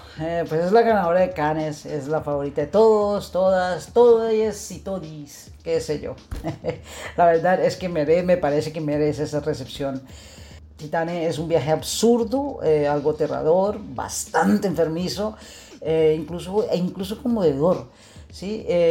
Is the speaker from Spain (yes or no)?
no; Colombia; Y pues como colombiano que vivió muchas vicisitudes con guerrillas y los narcos no lo viví tanto porque estaba fuera del país en esa época.